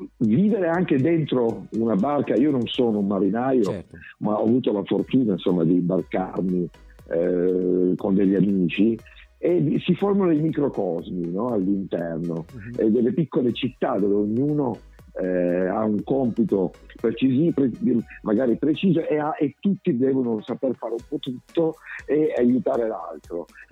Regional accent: Marsala, Sicily, Italy; Il sale ricorda ovviamente la mia terra, le mie origini, Marsala con le sue saline

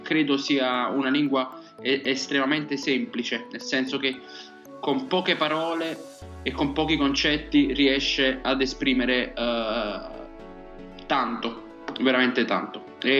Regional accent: Naples, Campania, Italy; Io vengo da un quartiere molto popolare di Napoli, che è quello della stazione San Lorenzo Vicaria. È un quartiere soprattutto di mercato

